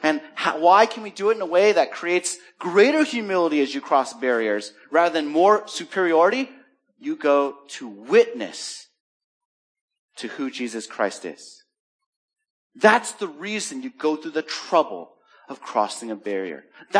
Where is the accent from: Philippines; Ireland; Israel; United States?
Philippines; accent: American; They see me, they assume I'm not Filipino, and they assume I'm a foreigner, which equals rich because you came here. Therefore, especially if I have an American accent, and Americans do have an accent.